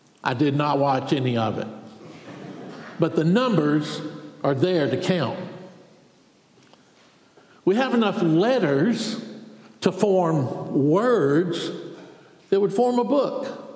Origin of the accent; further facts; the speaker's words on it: Milledgeville, Georgia, United States; I grew up in Milledgeville, Georgia. We had the internet in Milledgeville growing up.